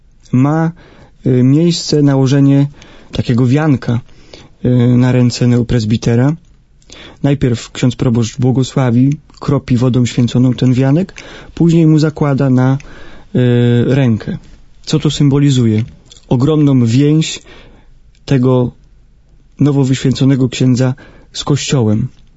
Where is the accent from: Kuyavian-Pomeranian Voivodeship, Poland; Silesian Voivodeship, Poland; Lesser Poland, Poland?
Kuyavian-Pomeranian Voivodeship, Poland; Grudziądz; ponieważ też pochodzę z Grudziądza